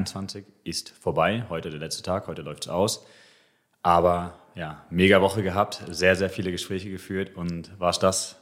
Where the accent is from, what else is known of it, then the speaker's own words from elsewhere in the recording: Munich, Bavaria, Germany; Als Münchner super.